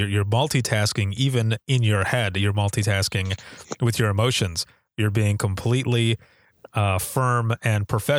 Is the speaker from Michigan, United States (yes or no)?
yes; Finnville, Michigan, United States; I grew up in Allegan County. So on the west side of that county, I knew everyone. And I grew up in a small town called Finnville.